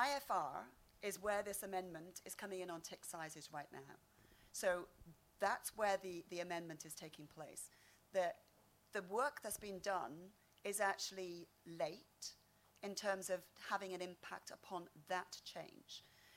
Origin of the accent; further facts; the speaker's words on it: United Kingdom; as a British MEP, my capital in terms of negotiating is diminishing as the months go by.